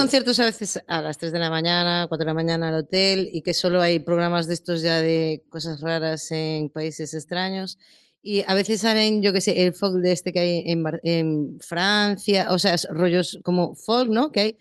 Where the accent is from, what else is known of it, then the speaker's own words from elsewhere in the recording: Galicia, Spain; perdona, yo soy gallega, mi estudio está aquí, en mi casa